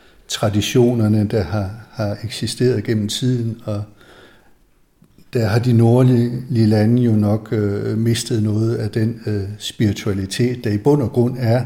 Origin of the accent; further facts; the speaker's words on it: Randers, Central Denmark Region, Denmark; Jeg er født og opvokset i Randers.